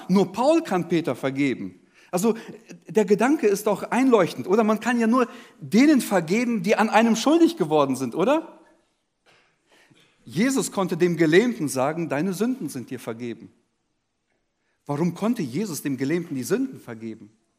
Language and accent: German; Almaty, Kazakhstan; ich komme aus Kasachstan, aus der Stadt Alma-Ata.